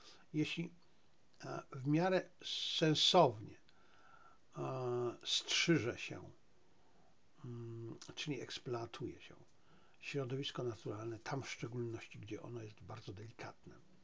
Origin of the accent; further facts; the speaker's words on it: Zabrze, Silesian Voivodeship, Poland; ja pochodzę ze Śląska, z Zabrza.